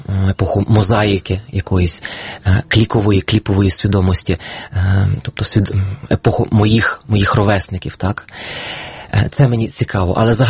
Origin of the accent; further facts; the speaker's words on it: Pustomyty, Lviv Oblast, Ukraine; я подзвонив за номером міської газети міста Пустомити, звідки я родом.